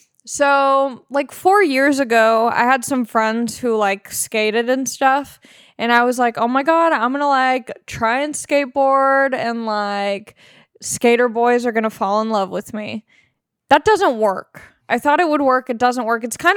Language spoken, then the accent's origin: English; Long Beach, California, United States; I'm from Long Beach, California. So you're like born on a longboard out there, you know?